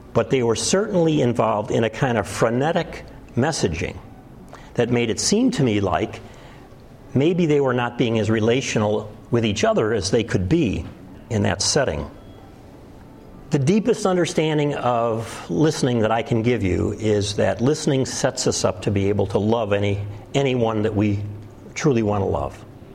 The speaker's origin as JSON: {"language": "English", "town": "Chicago", "region": "Illinois", "country": "United States", "tie": "born or raised there", "said": "I grew up in the Chicago area, and on the northwest side near O'Hare Airport where I grew up"}